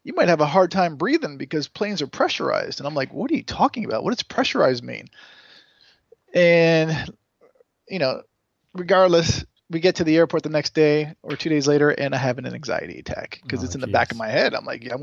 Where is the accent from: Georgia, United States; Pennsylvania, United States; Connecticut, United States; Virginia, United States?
Connecticut, United States; You know, I grew up in Connecticut, and I was always fascinated with travel.